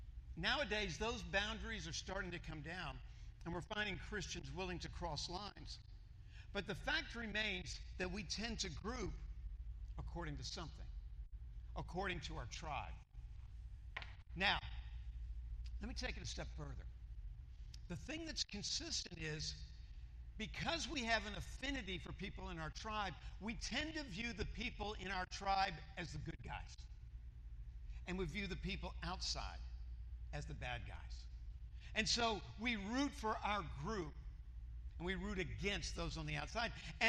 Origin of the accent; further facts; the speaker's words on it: United States; There's nationalism. I'm an American, and I tend to be patriotic and loyal, especially when the Olympics are on.